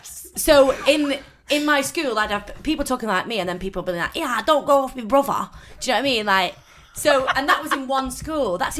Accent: Stockport, North West England, United Kingdom; accent: softer Manchester accent; Yeah, so like, I'm from Stockport, which is just outside of Manchester.

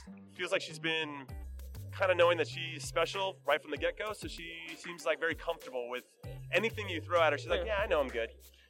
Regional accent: Temple City, California, United States; I am from Temple City, California.

